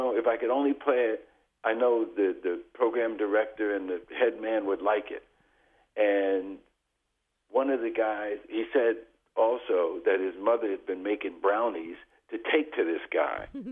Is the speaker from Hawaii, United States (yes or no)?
no; New York, United States; also born or lived in Bronx; I was born in New York in the Bronx. I moved to St. Albans, Queens, and we lived about three blocks from Jackie Robinson, Roy Campanella